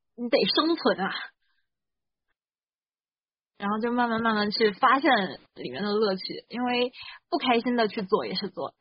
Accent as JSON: {"language": "Chinese", "region": "Tianjin", "country": "China", "lives_now": "United States", "said": "来了马里兰这边，这节气候其实跟，因为我是天津人嘛，就是它跟天津的纬度都比较像，就是季节上我很适应"}